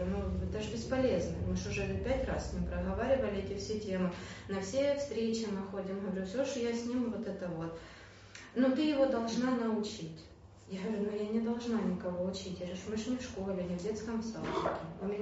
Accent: Ukraine; они в Германии, я из Украины, у меня другие цели, приоритеты

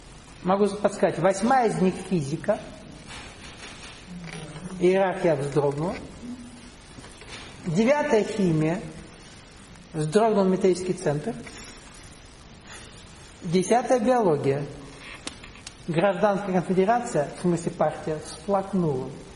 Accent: Kabardino-Balkaria, Russia; я вырос в Кабардино-Балкарии, там 3 языка. Русский, кабардинский, балкарский.

